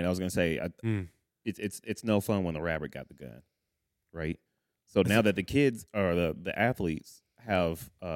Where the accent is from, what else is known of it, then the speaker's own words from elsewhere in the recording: Colorado, United States; also born or lived in California; And I'm born in California, but I'm from Colorado.